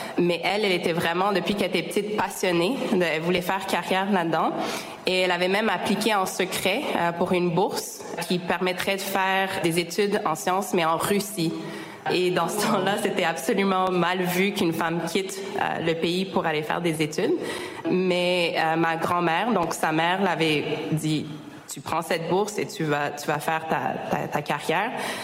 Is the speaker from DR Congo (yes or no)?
no; Montreal, Quebec, Canada; also born or lived in Calgary; Je suis moitié chilienne, moitié tchèque. Je suis née à Calgary, mais j'ai grandi pas mal toute ma vie à Montréal.